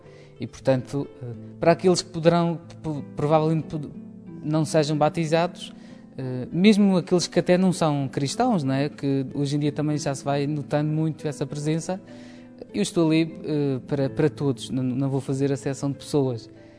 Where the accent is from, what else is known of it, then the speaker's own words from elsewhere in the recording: Curral das Freiras, Madeira, Portugal; tenho 26 anos, sou natural da Madeira, mais concretamente da freguesia do Curral das Freiras.